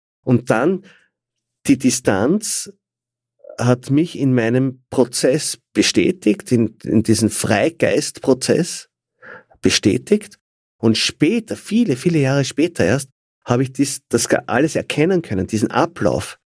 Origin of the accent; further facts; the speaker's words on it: Austria; Bangkok habe ich besser gekannt als Österreich, also als meine Heimatstadt.